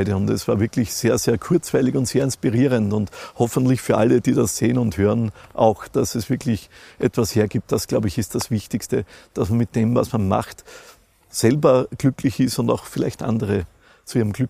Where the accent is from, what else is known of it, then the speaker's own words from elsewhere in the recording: Austria; Bei uns in Österreich